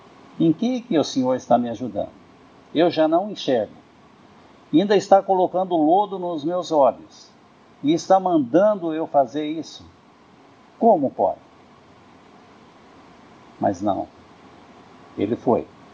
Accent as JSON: {"language": "Portuguese", "town": "Piracicaba", "region": "São Paulo", "country": "Brazil", "said": "eu sou de Piracicaba, trabalhava com artesanato"}